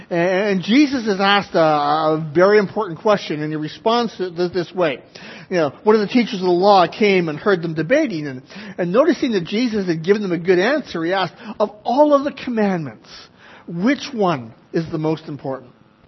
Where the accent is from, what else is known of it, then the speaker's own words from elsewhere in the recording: Montreal, Quebec, Canada; I grew up in Canada, in Quebec, in La Belle Province, NDG, Notre-Dame-de-Grâce. And so this summer I was actually to go back, and that's standing in front of the house I grew up in.